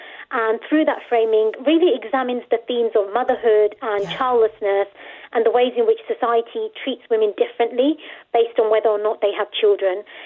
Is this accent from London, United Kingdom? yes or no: yes; Tower Hamlets, London, United Kingdom; so I grew up in Tower Hamlets, which is one of the UK's worst areas for child poverty. It's a borough in London, for those who aren't familiar.